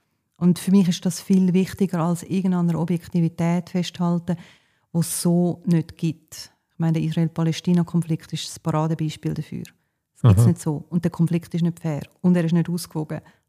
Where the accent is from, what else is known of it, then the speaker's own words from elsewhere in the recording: Switzerland; Ich bin in der Schweiz aufgewachsen, ich bin geprägt von der Schweiz. Ich bin im christlichen Land aufgewachsen, auch wenn nicht religiös